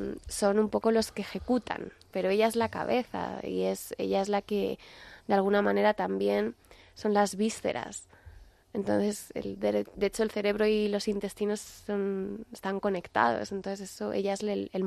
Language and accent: Spanish; Spain; yo como española